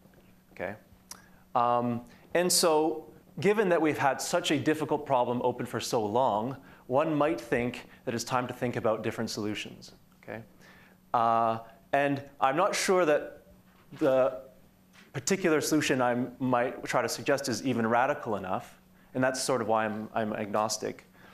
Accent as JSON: {"language": "English", "country": "Canada", "said": "So I'm Canadian"}